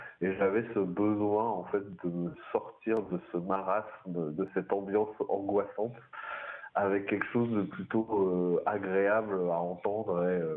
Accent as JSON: {"language": "French", "region": "Hauts-de-France", "country": "France", "said": "Moi, je viens du Nord-Pas-de-Calais, en fait, et du bassin minier, du Limbourg, très précis."}